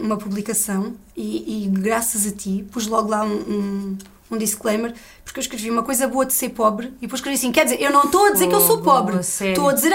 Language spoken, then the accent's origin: Portuguese; Évora, Portugal; born there; por acaso nasci ali em Évora